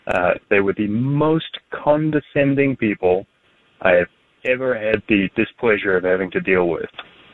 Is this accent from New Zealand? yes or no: yes; New Zealand; I grew up in New Zealand, and we had Dixmeth electronics there as well, kind of like a Radio Shack almost.